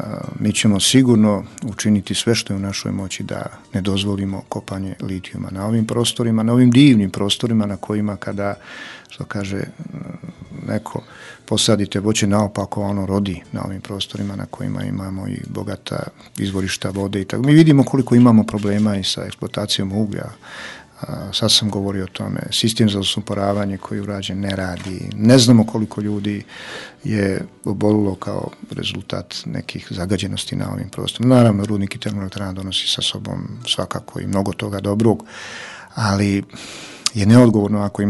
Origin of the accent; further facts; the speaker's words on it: Tutnjevac, Republika Srpska, Bosnia & Herzegovina; moje rodno selo Tutnjevac